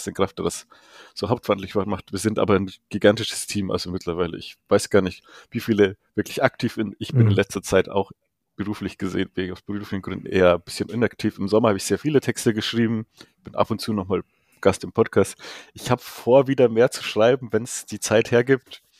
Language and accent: German; Bavaria, Germany; now in Berlin, Germany; wie man wahrscheinlich hört, komme ich aus Bayern. Ich lebe zwar seit 10 Jahren in Berlin